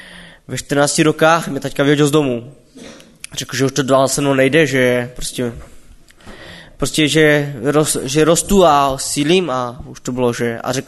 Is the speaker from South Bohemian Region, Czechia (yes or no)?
no; Karviná, Moravian-Silesian Region, Czechia; jak jste slyšeli, a pocházím z Karviné a pocházím z nevěřící rodiny. A no teď už jsem věřící